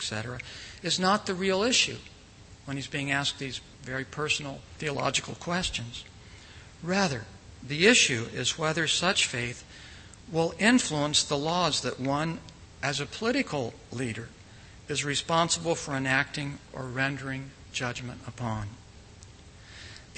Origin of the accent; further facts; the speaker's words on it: North Carolina, United States; former North Carolina Senator John Edwards, that's from my home state, as you know